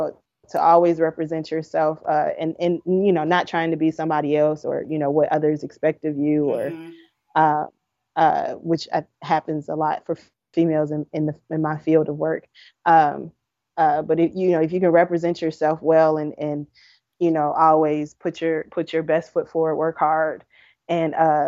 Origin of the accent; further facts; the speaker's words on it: Chicago, Illinois, United States; I knew, you know, the organizations growing up in Chicago, but I had no firsthand